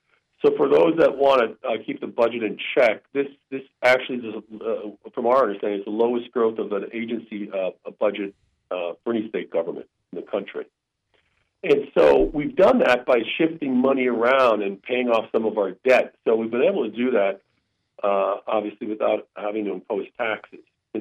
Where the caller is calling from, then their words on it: Palmer, Alaska, United States; No, I'm calling from Palmer.